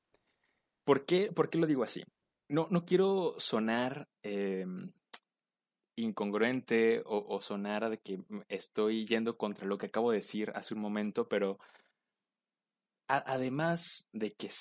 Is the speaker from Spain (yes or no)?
no; Mexico; born there; yo agradezco haber nacido en México